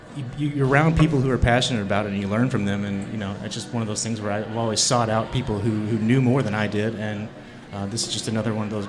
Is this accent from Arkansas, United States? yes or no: yes; Arkansas, United States; I was actually born and raised in Arkansas, just south of Little Rock.